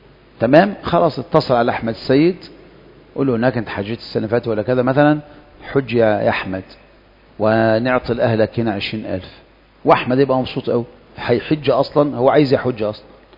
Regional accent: Kafr El Sheikh, Kafr El Sheikh Governorate, Egypt; أنا مثلا من كفر الشيخ من مصر

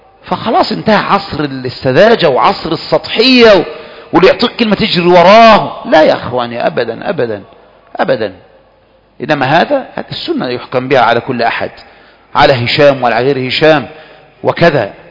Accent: Egypt; من عندنا كمصريين

